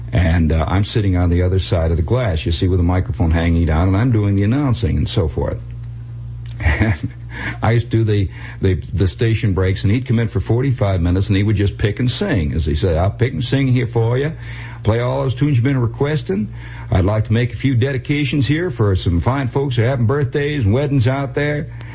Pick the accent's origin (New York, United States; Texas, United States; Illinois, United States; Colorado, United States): New York, United States; You know, I'm from New York. And it's a fascinating kind of provinciality.